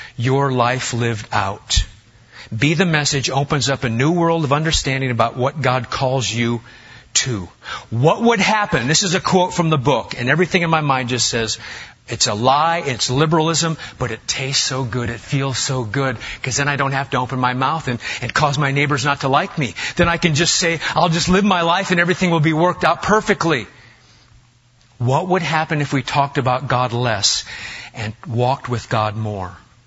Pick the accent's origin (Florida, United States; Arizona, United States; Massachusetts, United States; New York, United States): Massachusetts, United States; Whenever I'm out of town and talk to other congregations, I say, well, I'm from Massachusetts.